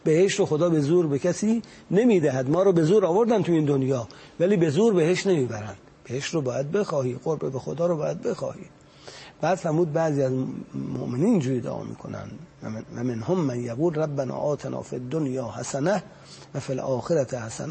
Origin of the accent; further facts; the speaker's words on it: Mashhad, Razavi Khorasan, Iran; ما مشهدیم